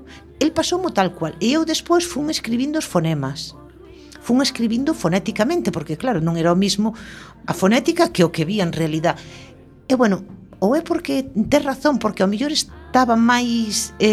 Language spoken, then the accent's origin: Galician; Galicia, Spain; first language Galician; Para min a dicción en galego é moito máis fácil, porque, bueno, son galego falante de toda a vida.